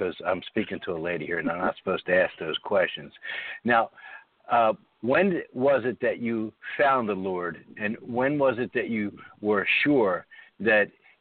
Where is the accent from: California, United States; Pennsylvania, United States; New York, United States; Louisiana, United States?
Pennsylvania, United States; Philadelphia; now in Houston, United States; I'm calling in from Houston, Texas. I've been here 21 years, but I'm originally from Philadelphia, or the outskirts of Philadelphia.